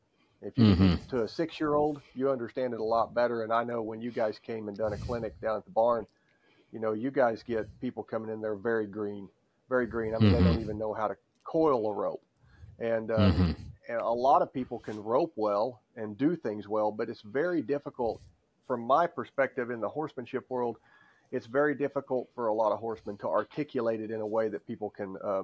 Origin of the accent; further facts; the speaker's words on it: Powell, Missouri, United States; I was raised not far from right here where I'm at right now, in a town called Powell, Missouri. Powell, Missouri has really nothing but a post office.